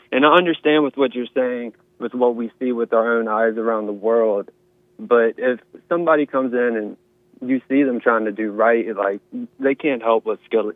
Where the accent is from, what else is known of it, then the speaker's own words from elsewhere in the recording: United States; As an American, I agree with that.